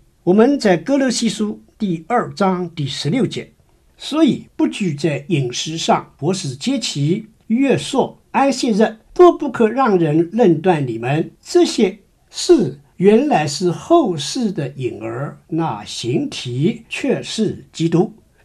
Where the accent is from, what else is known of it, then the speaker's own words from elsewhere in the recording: China; 我们中国人也有很多过去的时候看日子